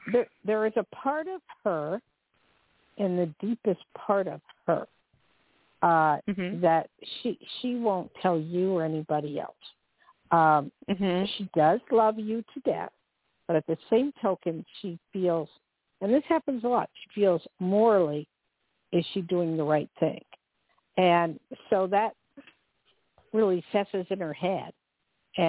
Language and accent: English; Cherry Hill, New Jersey, United States; I grew up in Jersey, so I'm very familiar with Philadelphia, PA, especially from Cherry Hill, New Jersey.